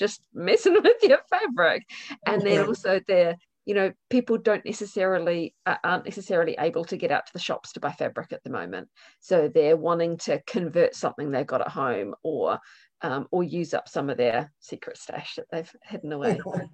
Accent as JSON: {"language": "English", "country": "New Zealand", "lives_now": "United Kingdom", "said": "I'm a New Zealander living in the UK, which is why I've got such a weird accent."}